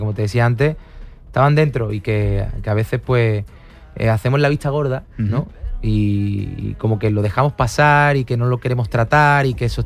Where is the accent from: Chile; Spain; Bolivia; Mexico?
Spain; Palma del Río, Andalusia; Y obviamente pues hablo de nombro a mi tierra, a mi Palma de Río.